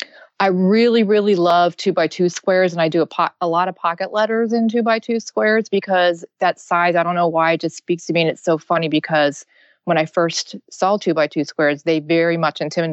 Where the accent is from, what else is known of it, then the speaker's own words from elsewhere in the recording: Pennsylvania, United States; born there; now in Ohio, United States; I was actually born in Pennsylvania, and I met my husband overseas in the military in Okinawa.